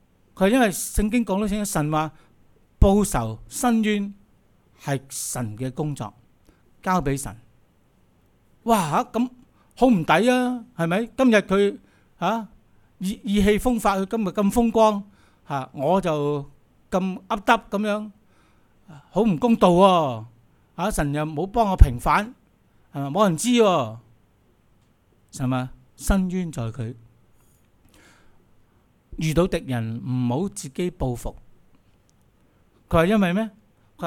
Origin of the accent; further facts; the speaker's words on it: Hong Kong; 我覺得唔係我哋香港人嘅本性啊！